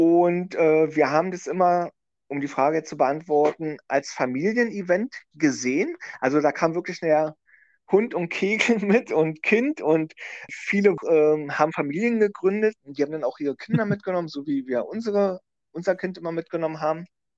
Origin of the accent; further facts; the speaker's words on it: Berlin, Germany; Wir haben hier im Süden, also ich komme ja persönlich aus Lichtenrade oder wohne in Lichtenrade